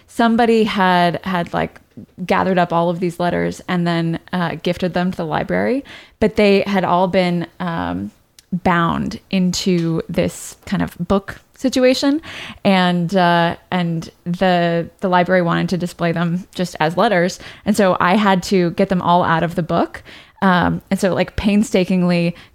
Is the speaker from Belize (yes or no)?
no; London, United Kingdom; Because I was coming from London. So I was just automatically put into the international program.